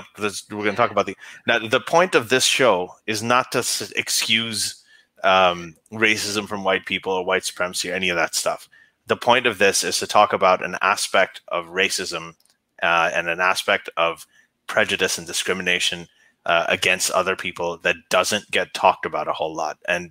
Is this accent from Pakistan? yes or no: yes; Pakistan; I am Pakistani.